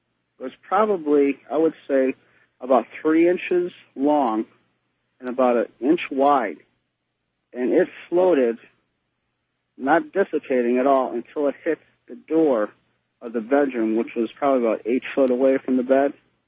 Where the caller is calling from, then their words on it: West Dundee, Illinois, United States; I'm calling from West Dundee, Illinois.